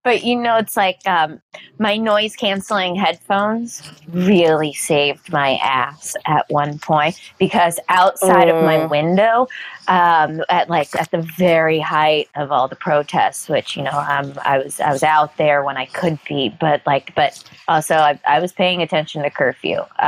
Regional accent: New York City, New York, United States; Okay, so I'm a New Yorker.

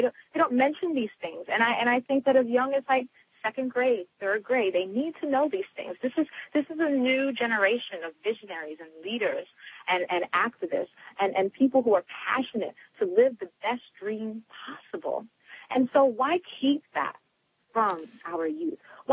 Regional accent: Brooklyn, New York, United States; Yes, and, well, I'm from Brooklyn, New York, but yes, I've been working with Occupy Wall Street since about day 8 or day 9.

